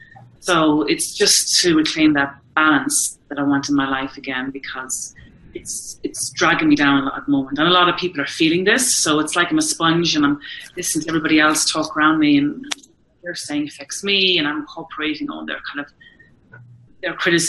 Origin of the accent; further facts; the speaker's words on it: Ireland; now in Mexico City, Mexico; I'm an Irish teacher living in Mexico City